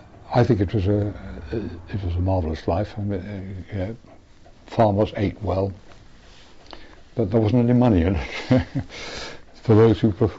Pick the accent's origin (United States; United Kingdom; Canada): United Kingdom; Claygate, South East England; born there; I was born in April 1922 in suburban Claygate in Surrey, in a small semi-detached house